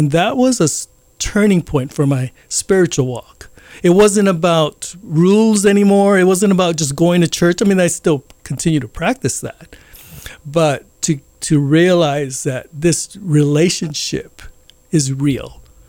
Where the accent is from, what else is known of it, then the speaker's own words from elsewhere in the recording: Honolulu, Hawaii, United States; also born or lived in Dallas; I grew up in Honolulu, Nu'uanu Valley, born and raised, and lived here until about 1987.